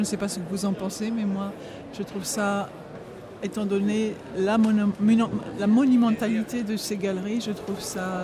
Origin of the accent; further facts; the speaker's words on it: Liège, Wallonia, Belgium; Je crois que j'appartiens plutôt à ma ville natale, qui est Liège, qui dégage un sentiment d'appartenance très fort.